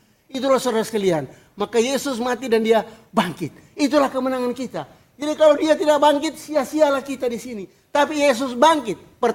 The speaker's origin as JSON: {"language": "Indonesian", "town": "Manado", "region": "North Sulawesi", "country": "Indonesia", "tie": "born or raised there", "said": "saya ingat di kampung halaman saya di Manado"}